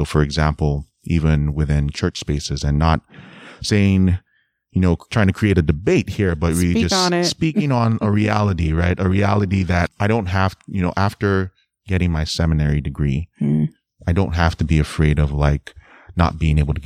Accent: Nigeria; now in United States; I live in the U.S., so I'm a Nigerian immigrant who lives in the U.S.

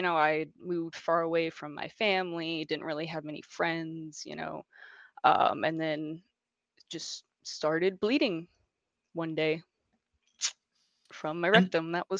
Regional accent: Southern United States, United States; now in Washington State, United States; I'm originally from the South, moved around quite a lot.

